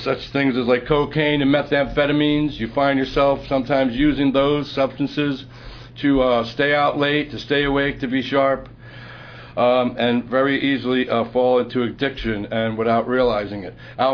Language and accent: English; South Brunswick, New Jersey, United States; I'm from South Brunswick, New Jersey.